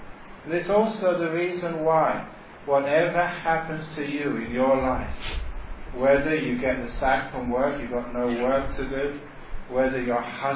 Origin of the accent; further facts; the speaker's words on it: Australia; I can say that because I'm an Australian.